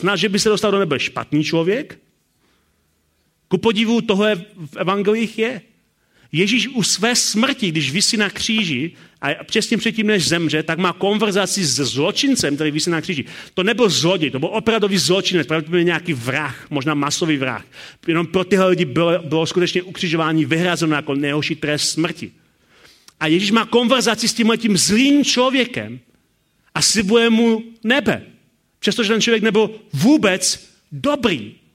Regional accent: Hradec Králové, Hradec Králové Region, Czechia; tak jsem mu říkal, že jsem z Hradce Králové

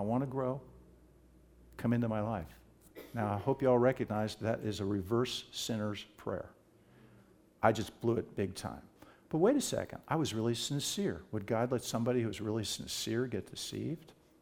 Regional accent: East Coast, United States; I was from the East Coast, and I was a little skeptical about stuff like that.

